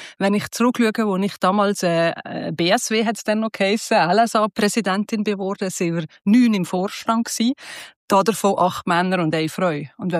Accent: Valais, Switzerland; Ich habe mich atypisch für Walliserin, wo man sich eher für einen Skisport würde entscheiden, habe ich mich für das Schwimmen entschieden damals und eigentlich die ganze Jugend mit Schwimmen verbracht.

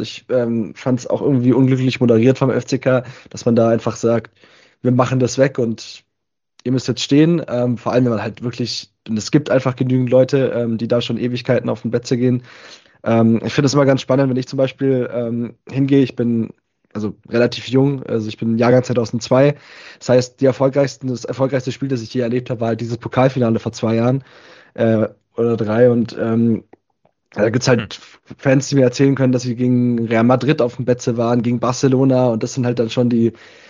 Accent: Baden-Württemberg, Germany; Also ich komme aus der Nähe von Stuttgart.

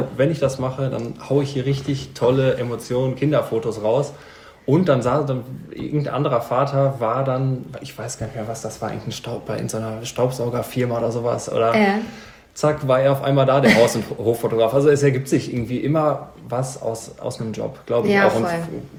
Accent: Hamm, North Rhine-Westphalia, Germany; Also ich bin auch hier in Hamm zur Schule gegangen und bin dann nach der 10. Klasse abgegangen, auf Wunsch der Schule sozusagen.

